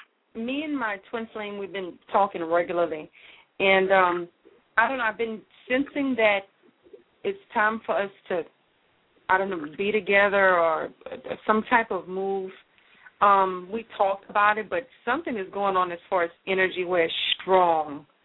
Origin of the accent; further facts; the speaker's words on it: Louisiana, United States; I'm from Louisiana.